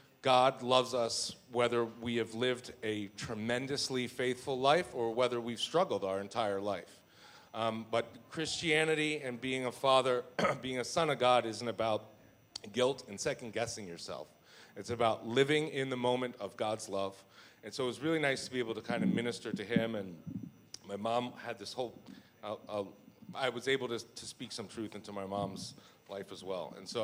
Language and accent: English; Philadelphia, Pennsylvania, United States; I grew up in West Philly.